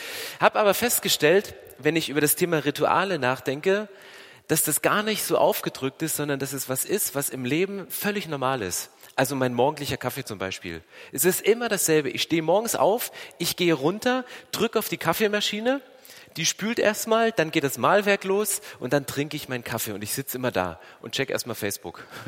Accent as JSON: {"language": "German", "region": "eastern Germany", "country": "Germany", "tie": "born or raised there", "said": "Also ich bin im Osten groß geworden und wir haben dann Badeofen angeheizt."}